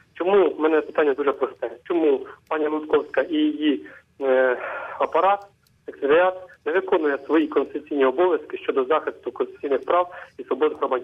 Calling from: Kyiv Oblast, Ukraine; ви мене чуєте, я з Київської області.

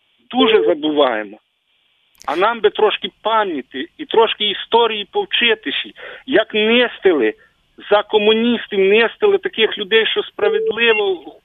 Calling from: Lviv Oblast, Ukraine; То дзвонить з Львівщини.

